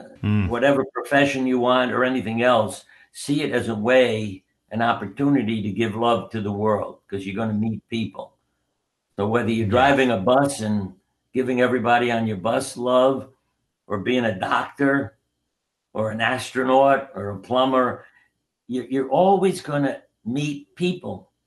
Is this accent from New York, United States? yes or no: yes; New York, United States; So growing up in New York, all the kids started calling me